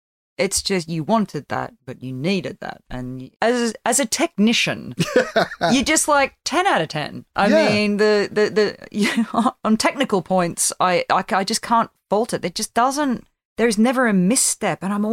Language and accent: English; Australia; as an Australian